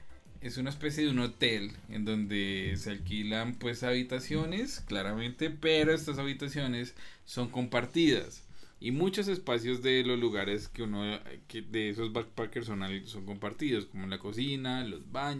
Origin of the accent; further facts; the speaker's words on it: Colombia; pero uno siempre como colombiano